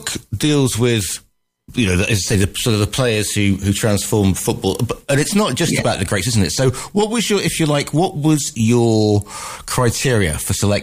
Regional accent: Stoke-on-Trent, West Midlands, United Kingdom; I grew up in Stoke-on-Trent, and the Stoke country

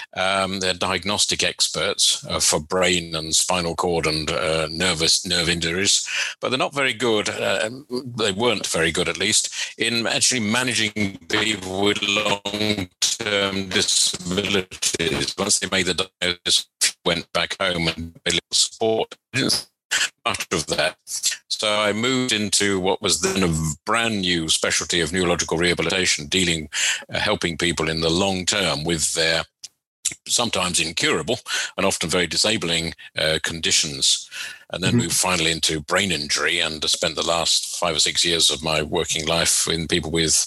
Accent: Walthamstow, London, United Kingdom; I was brought up in East London in Walthamstow. I went to school in Walthamstow and then went off to university in Bristol to study medicine

